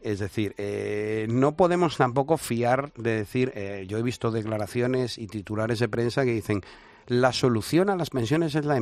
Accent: Madrid, Community of Madrid, Spain; born there; gané las Olimpiadas de Física y nací en Madrid.

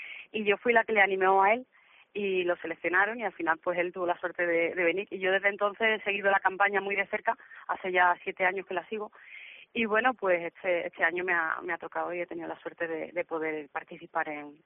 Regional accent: Seville, Andalusia, Spain; yo soy natural de Sevilla, soy nacida en Sevilla.

